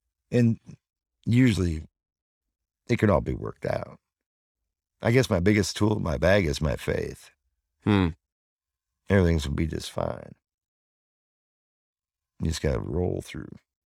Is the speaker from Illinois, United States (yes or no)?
yes; Chicago, Illinois, United States; But I was some kid from Roll Route 2 in Chicago.